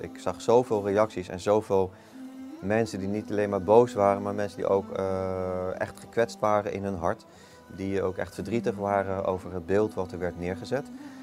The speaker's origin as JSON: {"language": "Dutch", "town": "The Hague", "region": "South Holland", "country": "Netherlands", "tie": "born or raised there", "said": "Ik kom uit een christelijk gezin oorspronkelijk, geboren en getogen in Den Haag. Ik ben de oudste van 5 kinderen."}